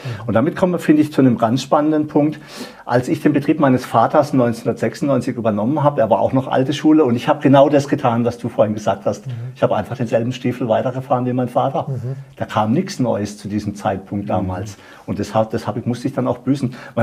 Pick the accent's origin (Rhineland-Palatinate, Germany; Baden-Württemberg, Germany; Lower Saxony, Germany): Baden-Württemberg, Germany; Freiburg; ich bin aus Freiburg